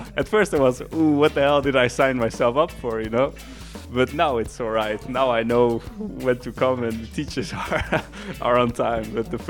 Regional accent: Netherlands; now in Slovenia; I'm from the Netherlands, and I'm 21 years old, and I study cultural anthropology.

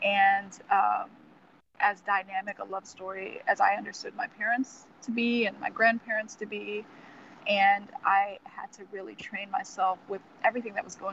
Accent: Texas, United States; So I was raised in Texas, very fundamentalist Christian area north of Houston.

